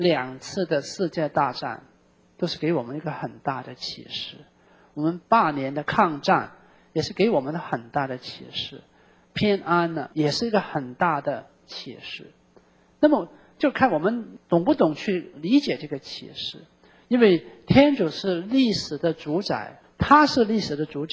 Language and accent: Chinese; Hong Kong; 我在香港长大的，我其实很怀念60年代的香港